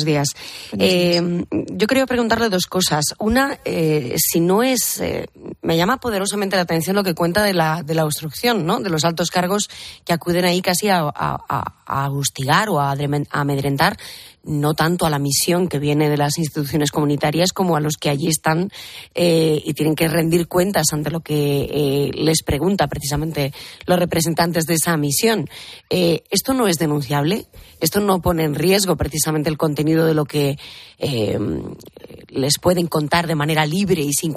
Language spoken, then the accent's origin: Spanish; Basque Country, Spain; como vasca y como víctima del terrorismo